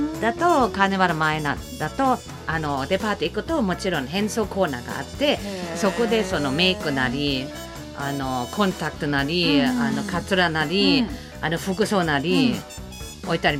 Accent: southern Germany, Germany; Japanese is a second language; その魔女になるお面のかぶの方が南ドイツでして、はい、私の地元に近いんですけど

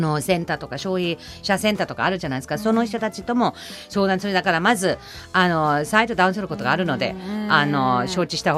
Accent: Germany; Japanese is a second language; 私ドイツ人なんですけど、

